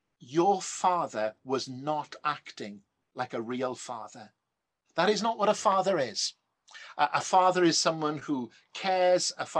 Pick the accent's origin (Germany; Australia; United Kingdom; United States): United Kingdom; Wales; When I was growing up in South Wales, and other people from the valleys would probably identify with this, we had two rooms downstairs. We lived in a three-bed terraced house